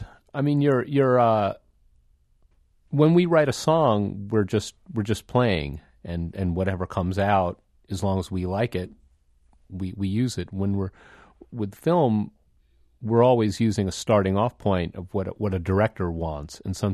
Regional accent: Westchester, New York, United States; now in Hoboken, United States; Well, I grew up in Westchester.

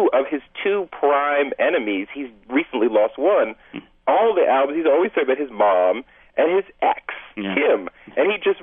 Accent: Compton, California, United States; I think we say, yeah, I come from Compton, I know the gangs.

